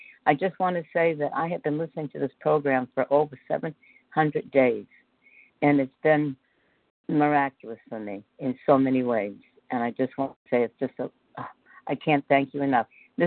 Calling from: North Carolina, United States; North Carolina.

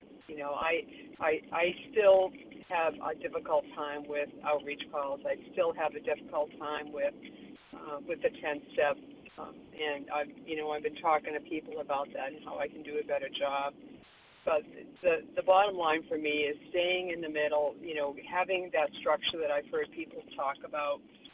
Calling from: Florida, United States; I'm calling from Florida this morning.

